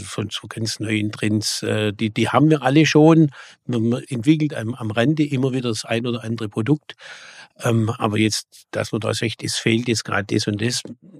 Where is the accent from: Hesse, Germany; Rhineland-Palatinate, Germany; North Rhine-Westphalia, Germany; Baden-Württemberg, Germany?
Baden-Württemberg, Germany; Waiblingen; Und ich brenne für Waiblingen, ich lebe für Waiblingen. Nicht nur Brot backen, sondern auch politisch. Mhm. Meine Heimat.